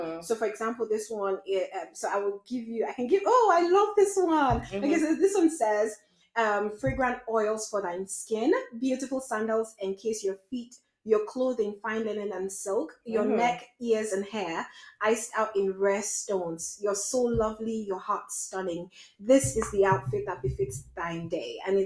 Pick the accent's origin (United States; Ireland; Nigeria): Nigeria; now in Prague, Czechia; I am Nigerian, of course.